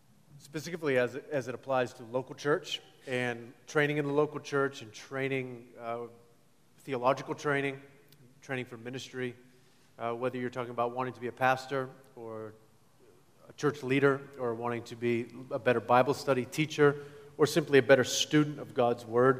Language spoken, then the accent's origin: English; Massachusetts, United States; I grew up in Massachusetts, just outside of Boston. That was a great place to grow up, wonderful.